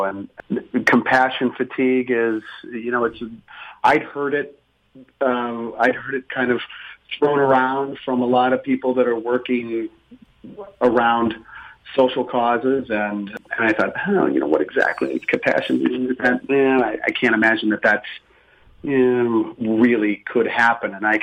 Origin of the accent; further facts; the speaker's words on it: Phoenix, Arizona, United States; I'm from Phoenix, Arizona.